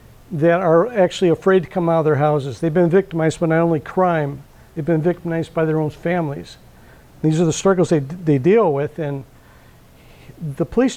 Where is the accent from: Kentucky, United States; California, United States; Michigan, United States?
Michigan, United States; Benton Harbor; I was born and raised in Benton Harbor. I grew up in government housing. Yeah, I grew up in the projects.